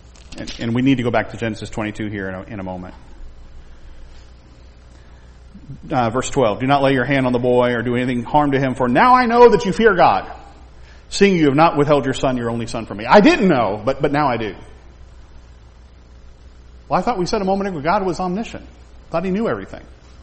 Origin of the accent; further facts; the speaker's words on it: Tampa, Florida, United States; I'm from Tampa.